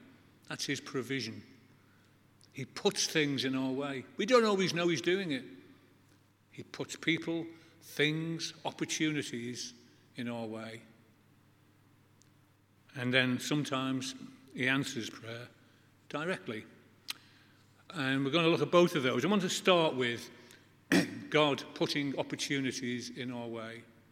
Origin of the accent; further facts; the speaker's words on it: Liverpool, North West England, United Kingdom; I was offered a job in Liverpool if I was interested. They knew I was from Liverpool and they knew I'd be interested.